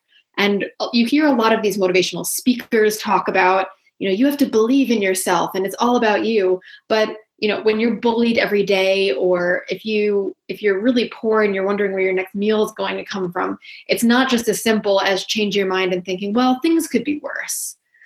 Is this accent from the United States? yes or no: yes; Iowa, United States; also born or lived in New Jersey / Georgia; So I grew up all over the place. I started in New Jersey, moved to Georgia, and then grew up most of my childhood in Iowa and, you know, lived in a smaller town.